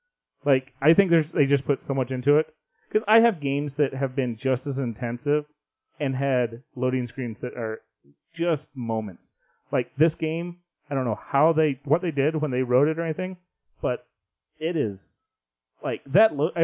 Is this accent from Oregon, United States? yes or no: no; Idaho, United States; Like, honestly, whenever I'm outside any far, it's like, I'm from Idaho.